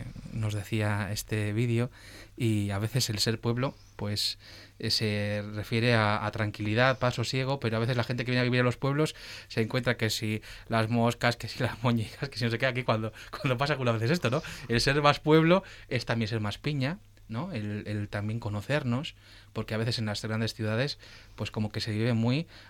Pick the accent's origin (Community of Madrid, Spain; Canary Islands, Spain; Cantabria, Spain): Cantabria, Spain; Ramales de la Victoria; yo soy ramaliego, ¿no? Yo soy de Ramales de la Victoria.